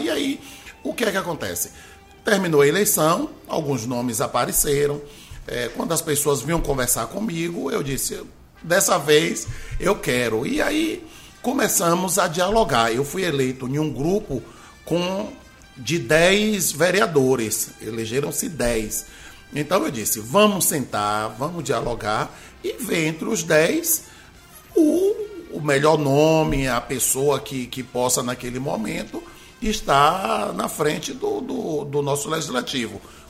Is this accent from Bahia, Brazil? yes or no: yes; Ilhéus, Bahia, Brazil; born there; now in Itajuípe, Brazil; E bom dia, minha querida Ilhéus também, a terra amada, a terra que onde eu nasci.